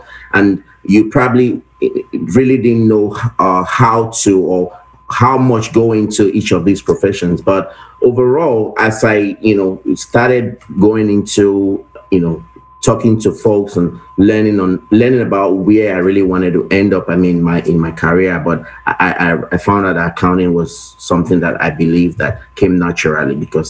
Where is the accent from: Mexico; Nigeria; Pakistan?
Nigeria; now in United States; I grew up in a home of a lot of kids. So I can already give myself away by my accent, knowing that I'm originally from outside the U.S., Nigeria.